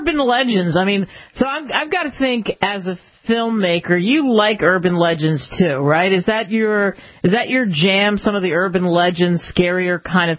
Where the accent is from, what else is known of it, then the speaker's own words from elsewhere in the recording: New Jersey, United States; also born or lived in New York; now in Oklahoma; I grew up in New Jersey and New York, and that's where he was, in the Pine Barrens. Then I'm in Oklahoma